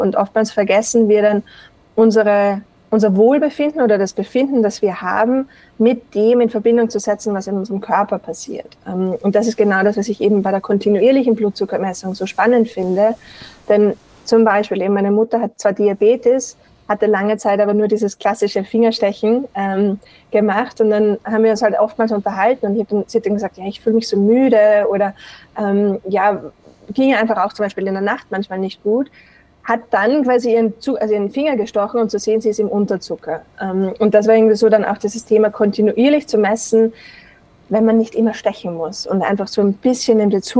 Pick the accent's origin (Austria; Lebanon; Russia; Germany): Austria; accent: Austrian; now in Colorado, United States; ich habe mir meinen österreichischen Akzent beibehalten, lebe aber tatsächlich in den USA. Ich sage mal, auch ganz österreichisch, stereotypisch in Colorado, also in den Bergen.